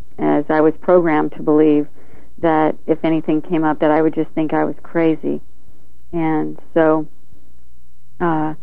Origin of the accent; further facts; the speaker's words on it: Woodland Hills, California, United States; I grew up in California in Woodland Hills. It was in Southern California, which is about 20 minutes inland from Malibu.